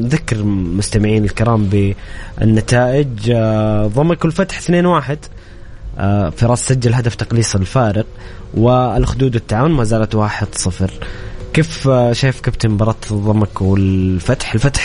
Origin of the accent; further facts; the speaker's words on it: Jeddah, Makkah Province, Saudi Arabia; احنا عندنا في جده هنا اللاعب الصغير اللي نقول عليه